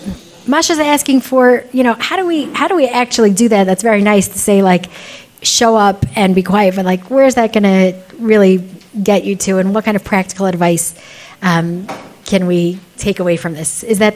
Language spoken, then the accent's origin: English; Dayton, Ohio, United States; We lived, you know, as a young child, I grew up in Dayton, Ohio. So if there was a Jew that came into town, we had a rule in our house